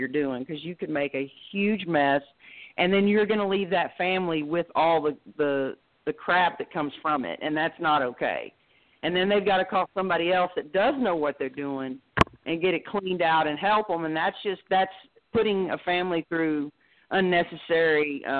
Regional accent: Texas, United States; accent: Texas; because if I say that with my Texas accent, it doesn't quite come out right sometimes.

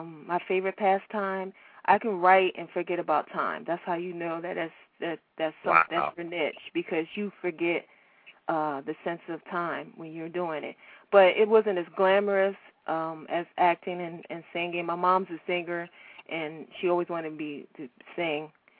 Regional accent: Pittsburgh, Pennsylvania, United States; also born or lived in Delaware; Okay, well … I prefer to go by my pen name. I was born in Pittsburgh, and I was raised in Pittsburgh, but I lived a lot in Delaware.

